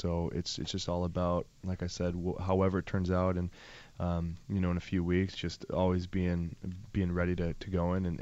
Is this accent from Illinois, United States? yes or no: yes; Chicago, Illinois, United States; in junior high, I was undersized and growing up outside Chicago, I wanted to be like Paul Ettinger.